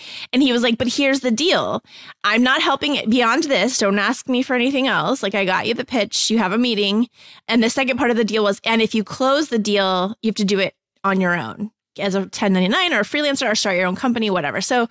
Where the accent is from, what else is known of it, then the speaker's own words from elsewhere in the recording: Texas, United States; because I'm from Texas and we have that whole like double name thing.